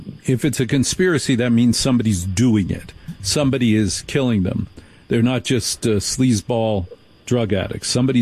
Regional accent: United States; Are you impressed that I, as an American, know about not only

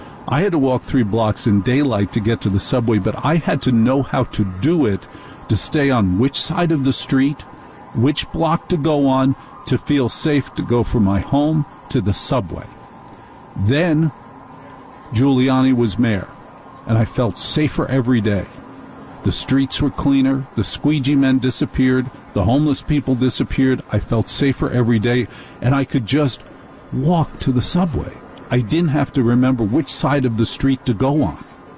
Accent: New York City, New York, United States; moved away as an adult; I have to lie because my instinct is I'm a New Yorker. I'm from New York. However, a few years ago, I was forced to leave New York because of financial problems.

